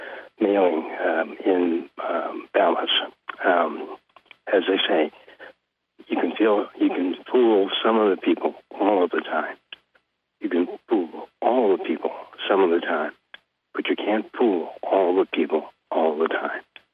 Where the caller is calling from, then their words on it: Woodstock, New York, United States; I'm calling from Woodstock, New York.